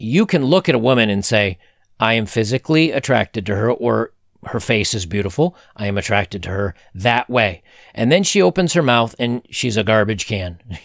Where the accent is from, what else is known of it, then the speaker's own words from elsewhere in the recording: Buffalo, New York, United States; I'm from Buffalo, New York originally, just south of there. So I'm used to real cold weather and a lot of snow, so that wouldn't bother me.